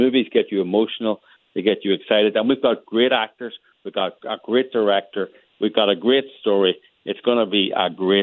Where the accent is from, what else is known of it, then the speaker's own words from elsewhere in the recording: Northern Ireland, United Kingdom; And I'm from Northern Ireland.